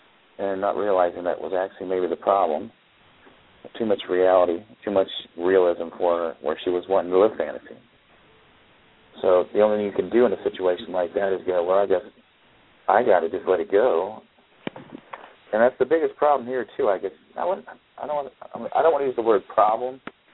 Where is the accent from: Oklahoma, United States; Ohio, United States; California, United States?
Ohio, United States; No, I'm actually from Ohio, which is the second.